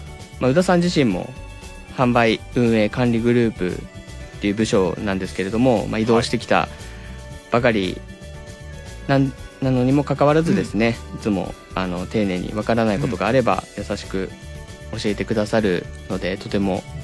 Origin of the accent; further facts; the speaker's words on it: Fukuoka, Japan; やっぱり福岡出身なんですけれども、はい、地元で働きたいっていうことと